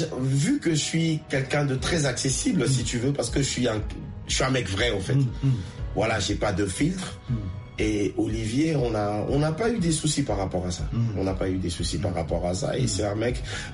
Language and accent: French; Kinshasa, DR Congo; now in France; nous, on a grandi à Kinshasa